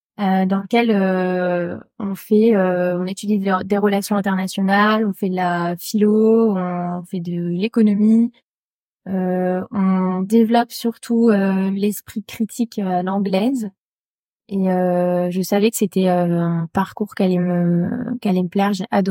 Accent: Île-de-France, France; J'ai grandi en banlieue parisienne et dans l'école, j'étais en école publique.

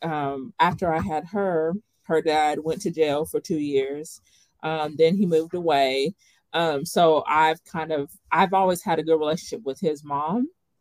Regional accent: Somerset, Kentucky, United States; now in Bowling Green, United States; So I didn't grow up in Bowling Green. So when I moved here, it was a different world. I moved here from Somerset, Kentucky.

